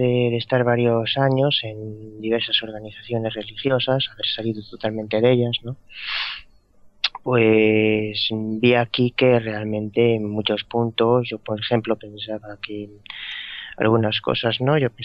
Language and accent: Spanish; Vigo, Galicia, Spain; Yo soy de Vigo